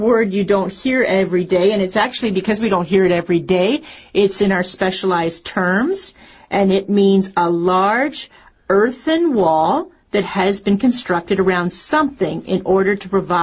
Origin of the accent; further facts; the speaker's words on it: Canada; Because it's newer. We didn't form as a nation till 1867